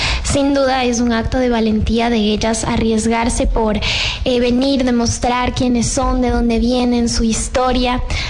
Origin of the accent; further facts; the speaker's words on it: Ecuador; demostrar quiénes somos los ecuatorianos. Pero realmente me siento orgullosa y muy honrada de ser yo la que pueda decirlo, porque yo amo mucho mi país